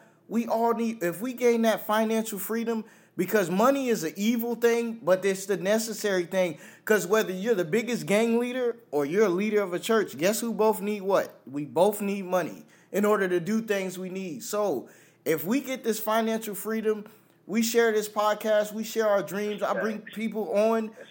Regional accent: New York, United States; For me, I'm a New Yorker, so cursing is my first language over English.

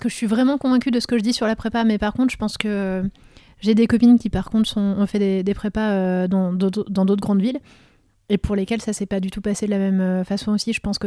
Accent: Grand Est, France; Donc je suis fille de médecin de toute petite ville des Vosges. Mais j'ai quand même ce contexte-là où j'ai grandi en étant dans un pays qui est quand même assez sinistré socialement.

